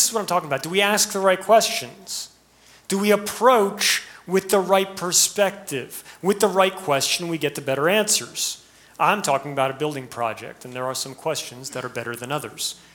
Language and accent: English; United States; growing up in America, I know that I have been given much in terms of financial wealth and comfort.